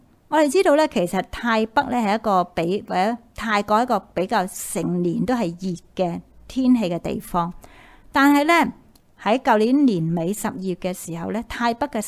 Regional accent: Hong Kong; 好似我哋香港人有嘅好厚嘅被，因为本来平时唔需要

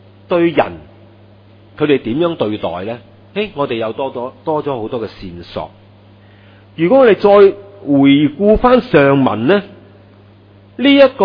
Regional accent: China; 即是我们中国人的语气呢是可以将整句说话扭曲的

